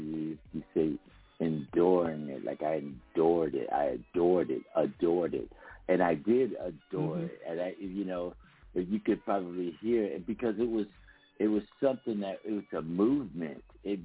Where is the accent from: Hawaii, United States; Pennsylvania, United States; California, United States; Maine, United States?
Pennsylvania, United States; Philadelphia; and I grew up in Philly listening to that music.